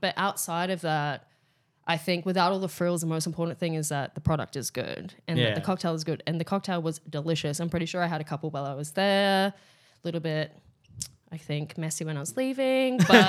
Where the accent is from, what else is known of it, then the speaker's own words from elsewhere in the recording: New Zealand; My partner's Scottish, so I'm Kiwi though. I'm not Australian.